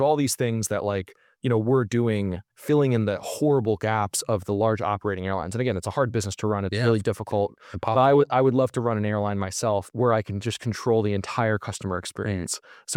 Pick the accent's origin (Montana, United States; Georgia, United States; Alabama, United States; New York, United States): New York, United States; Yeah, I grew up in New York State in Westchester County.